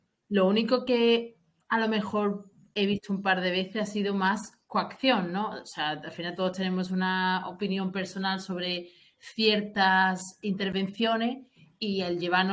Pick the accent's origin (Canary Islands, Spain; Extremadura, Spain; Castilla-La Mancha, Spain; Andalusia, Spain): Andalusia, Spain; now in England; soy andaluza, aunque llevo 11 años en Inglaterra, pero este acento no se me va a ir en la vida.